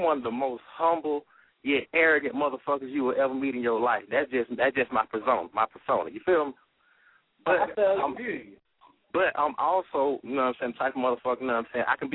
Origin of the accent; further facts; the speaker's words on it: Edison, Georgia, United States; Shit, I'm from Edison, Georgia, man. Shit, I'm about an hour, hour 20 away from Augusta